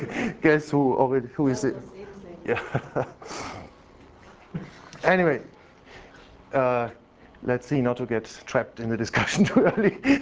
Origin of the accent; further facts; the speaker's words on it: Heidelberg, Baden-Württemberg, Germany; I'm from Heidelberg.